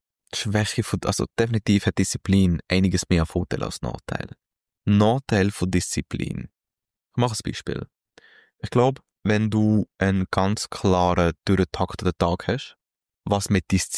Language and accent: German; Switzerland; mache es dort, wie ich es als Schweizer machen würde.